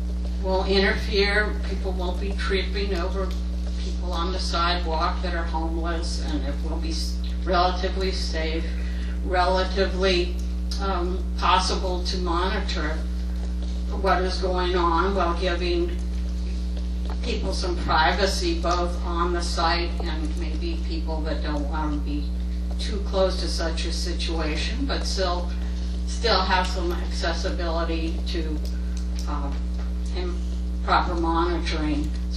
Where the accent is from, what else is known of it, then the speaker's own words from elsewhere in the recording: Arlington, Virginia, United States; now in Lehigh Valley, United States; I'm from Arlington, Virginia. I've lived here since 1970 in the Lehigh Valley, and I'm near the Hill to Hill Bridge